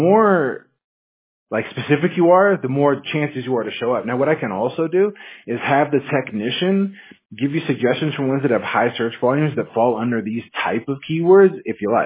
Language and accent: English; Washington, United States; I'm actually from Washington State, so, I mean, all I remember is just rain and snow, but it's beautiful there.